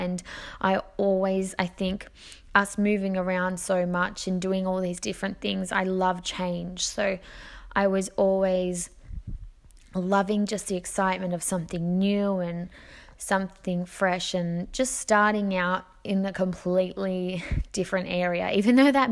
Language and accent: English; Melbourne, Victoria, Australia; born there; So I was born in Melbourne, and we moved around quite a lot.